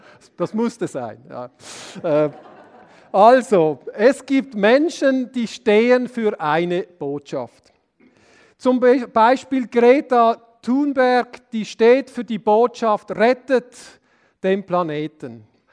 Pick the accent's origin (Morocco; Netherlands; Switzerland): Switzerland; Basel area; Ussi und ich, wir kommen ja aus der Agglomeration von Basel.